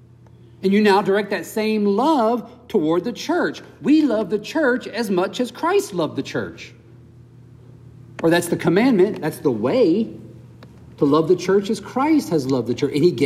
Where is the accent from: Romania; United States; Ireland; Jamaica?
United States; the South; accent: Southern; growing up in the Bible Belt in the South. You might not hear my Southern accent any longer.